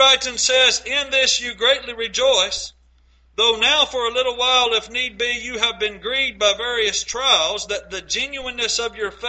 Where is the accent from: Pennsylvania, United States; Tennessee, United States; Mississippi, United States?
Tennessee, United States; Savannah; When I was growing up in Savannah, Tennessee